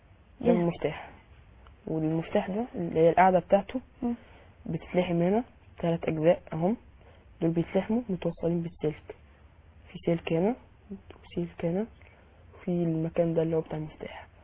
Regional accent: Cairo, Cairo Governorate, Egypt; أنا من القاهرة.

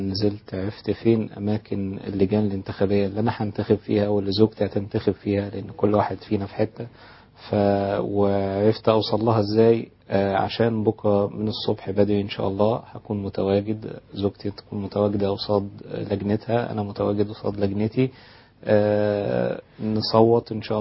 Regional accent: Egypt; هو مصري وانا مصري

